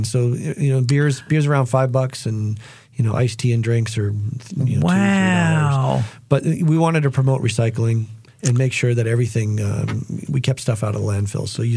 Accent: Massachusetts, United States; now in Durham, United States; I started out as a young lad growing up outside of Boston, just sort of north of Durham, Boston, Massachusetts.

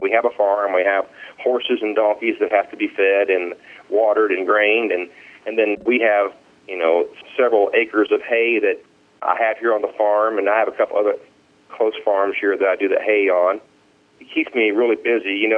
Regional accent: Ohio, United States; Well, the best thing I remember about growing up in the state of Ohio is that we had a bunch of responsibility. I grew up on a little farm, and we always had livestock

